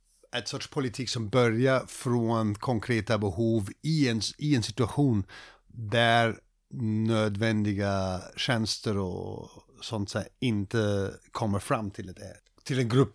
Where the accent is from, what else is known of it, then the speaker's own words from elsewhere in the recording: Germany; Swedish is a second language; also born or lived in Stockholm, Sweden; Och jag är tysk, jag är. Min mamma är brasiliansk, men jag är tysk. Jag växte upp i Tyskland. Men för så här, 20 år sedan, 22 år sedan, 2000 och 2001, bodde jag i Sverige, i Stockholm.